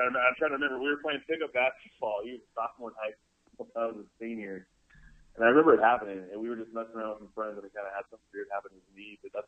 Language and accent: English; California, United States; You know, I grew up in California, so I went to Hawaii when I was 18 for the first time on a little family vacation.